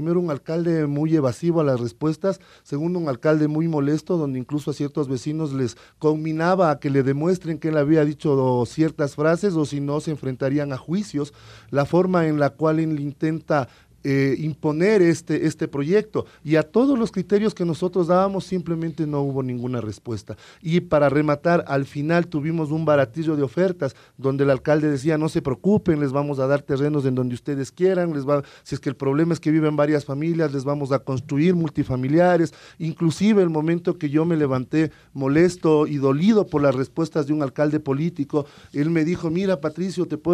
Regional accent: Quito, Pichincha, Ecuador; realmente todos somos ciudadanos quiteños.

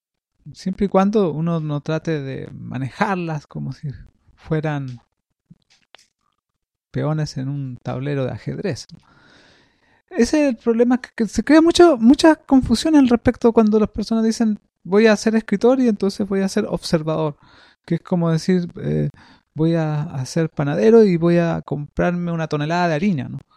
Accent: Valparaíso, Chile; Valparaíso es mi ciudad natal. Siempre estoy buscando algún tipo de comunicación con mis coterráneos para poder, bueno, reverdecer mis recuerdos de adolescencia y de infancia que los pasé acá, ¿no?

